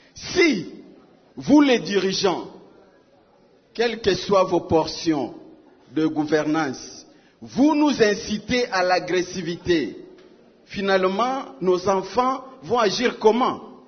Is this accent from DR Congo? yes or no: yes; Ituri, DR Congo; Je suis congolais, je suis itourien par nature.